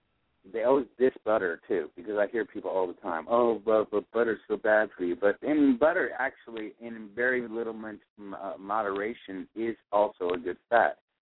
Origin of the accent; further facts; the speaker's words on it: Florida, United States; I found a Florida avocado, which I'm from Florida originally.